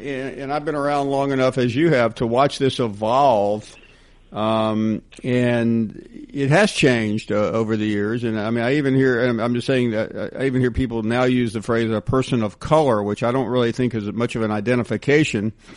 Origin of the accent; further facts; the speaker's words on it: the South, United States; I was the only non-New Yorker, including my older sister, and they literally made fun of me because I was from the South.